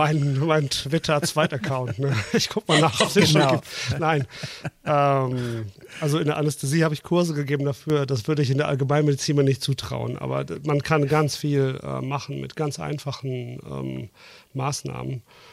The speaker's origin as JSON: {"language": "German", "town": "Dortmund", "region": "North Rhine-Westphalia", "country": "Germany", "said": "Und ich komme ja auch gar nicht selbst vom Land. Ich bin ja Großstädter. Ich komme aus Dortmund. Ab und zu hört man es vielleicht ein bisschen raus."}